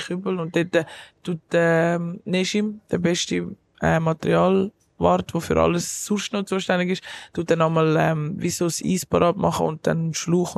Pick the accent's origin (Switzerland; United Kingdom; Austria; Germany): Switzerland; ich bin eben Schweizer und lebe da einfach so remote